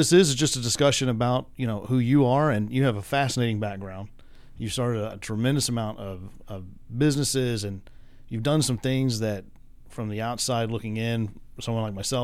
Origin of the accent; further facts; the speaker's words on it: Midland, Texas, United States; born there; Well, I was born in Midland. We have a street in Midland named Humble.